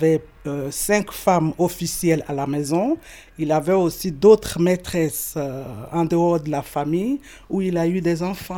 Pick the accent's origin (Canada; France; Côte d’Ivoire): Côte d’Ivoire; now in La Chaux-de-Fonds, Switzerland; je suis ivoirienne, je viens de la Côte d'Ivoire. J'habite à La Chaux-de-Fonds depuis 1995.